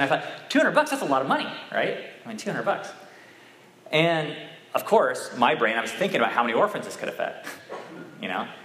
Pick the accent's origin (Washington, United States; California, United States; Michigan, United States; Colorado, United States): Washington, United States; Seattle; But I'm from Seattle. And in Seattle, we have REI.